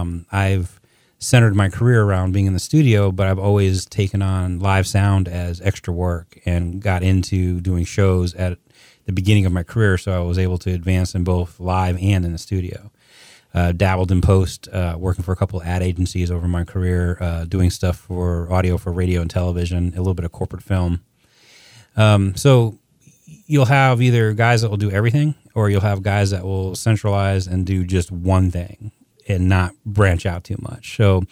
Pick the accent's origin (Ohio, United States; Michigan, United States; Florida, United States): Florida, United States; Well, I come from Florida.